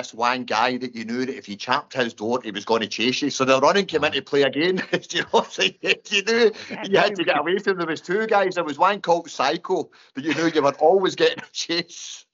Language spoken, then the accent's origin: English; Cumbernauld, Scotland, United Kingdom; I'm from Cumbernauld. I stay in a place then called Abraham Hill.